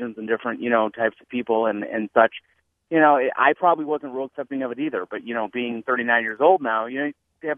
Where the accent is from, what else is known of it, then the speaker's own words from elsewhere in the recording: Racine, Wisconsin, United States; growing up in Racine, Wisconsin, you know, the only people that I knew, you know, were Catholic and Lutheran.